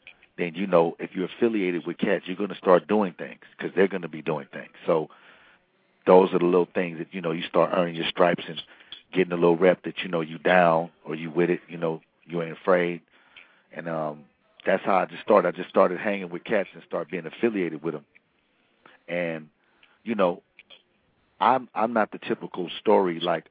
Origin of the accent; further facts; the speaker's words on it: Chicago, Illinois, United States; also born or lived in Long Beach; that was a word that I grew up saying growing up in Chicago.